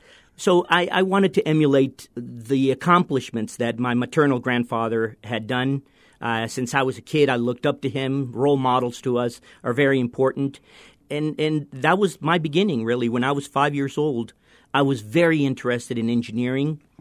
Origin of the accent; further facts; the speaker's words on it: Mexico; So I grew up in Mexico City in Guadalajara. I was born in Mexico City. Actually, I was born 6 days before a major earthquake that rocked Mexico City in 1957.